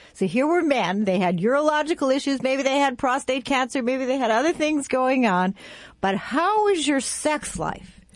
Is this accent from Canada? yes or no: yes; Canada; Again, I'm Canadian